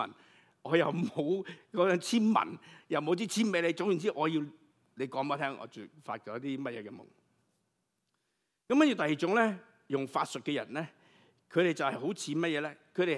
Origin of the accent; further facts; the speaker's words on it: China; 因为我们中国人就是这样。